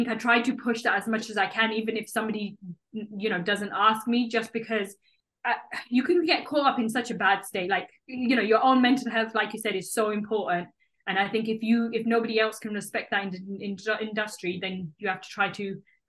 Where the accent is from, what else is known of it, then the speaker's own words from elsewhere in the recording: United Kingdom; as especially as a British Muslim woman